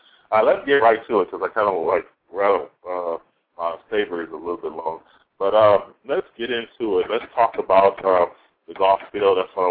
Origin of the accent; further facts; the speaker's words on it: Michigan, United States; MA with Western Michigan in philosophy, which I'm from Michigan as well.